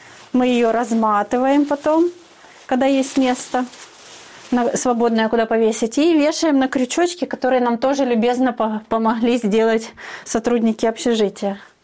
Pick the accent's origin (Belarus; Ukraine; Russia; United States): Ukraine; Donetsk, Donetsk Oblast; Я сама родом из Донецка.